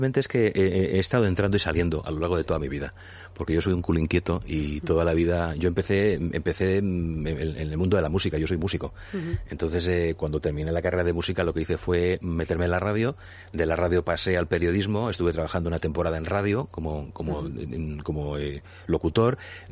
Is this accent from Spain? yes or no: yes; Barcelona, Catalonia, Spain; Y yo he conocido en Barcelona, yo soy de Barcelona